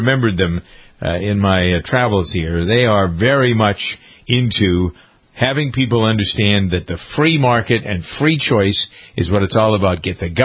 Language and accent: English; Northeast, United States; Now, see, I'm from the Northeast, and I haven't seen them in California other than Trader Joe's.